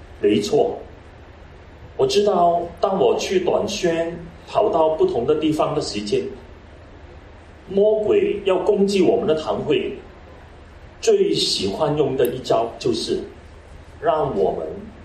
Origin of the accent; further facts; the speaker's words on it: Hong Kong; 因为我从香港来的，香港的文化跟国内的文化跟台湾的文化不一样